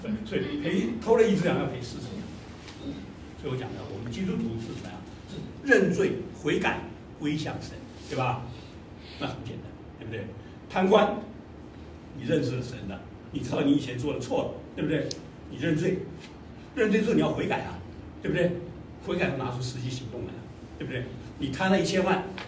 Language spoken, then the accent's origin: Chinese; China; 我们中国人有汉奸